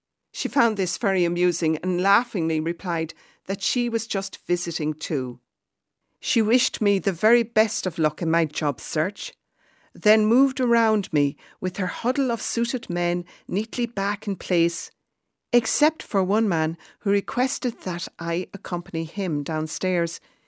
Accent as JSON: {"language": "English", "region": "Westmeath", "country": "Ireland", "accent": "Westmeath", "said": "I removed my headphones in alarm and called to them in my strong Westmeath accent, \"Are ye all right over there?\""}